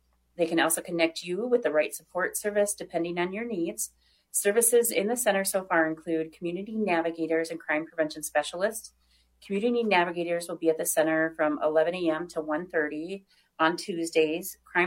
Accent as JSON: {"language": "English", "town": "Minneapolis", "region": "Minnesota", "country": "United States", "tie": "born or raised there", "said": "Yeah, I grew up in South Minneapolis, so I remember biking down the streets and having those huge tree canopies."}